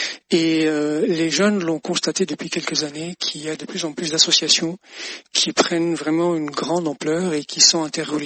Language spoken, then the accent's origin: French; Casablanca, Casablanca-Settat, Morocco; moved away as an adult; now in France; je viens de Casablanca et au moment où je suis arrivé en France pour mon doctorat, je suis venu avec mes bagages, mes livres, mes affaires.